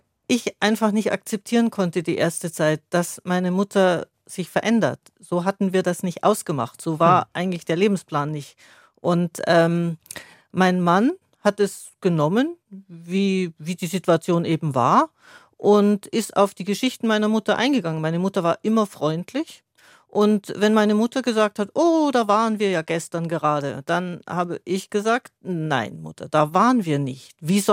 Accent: Munich, Bavaria, Germany; Ich bin gebürtige Münchnerin. Meine Eltern sind aber vor meiner Geburt aus Baden-Württemberg ausgewandert nach Bayern.

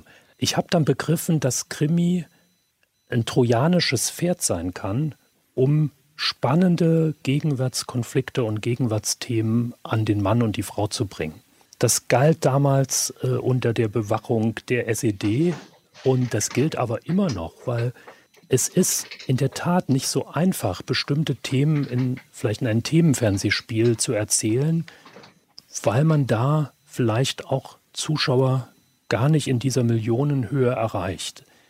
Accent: Germany; born there; Ich bin im Osten geboren

